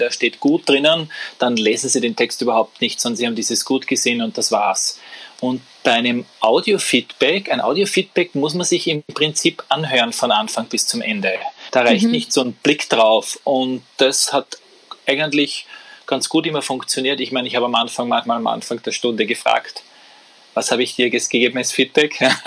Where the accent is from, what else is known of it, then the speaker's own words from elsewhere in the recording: Austria; wir sagen Schularbeiten bei uns in Österreich